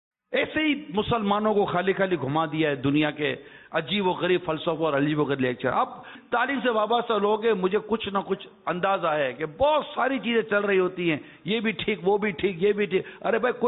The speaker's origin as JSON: {"language": "Urdu", "country": "Pakistan", "tie": "born there", "said": "اب میرا ملک ہے، میرا پاکستان ہے، میں اس ملک میں پیدا ہوا ہوں، مائی by birth Pakistani, I am very much Pakistani, آئی لو پاکستان، میرا ملک ہے، میں اس ملک میں ہوں، میں ملک کا باشندہ ہوں"}